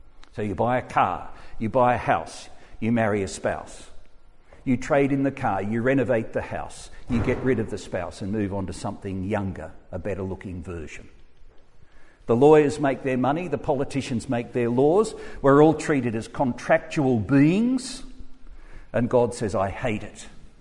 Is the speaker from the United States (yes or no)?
no; Australia; Remember when I was growing up in Australia, our foreign policy was driven by connections, what was called the domino theory.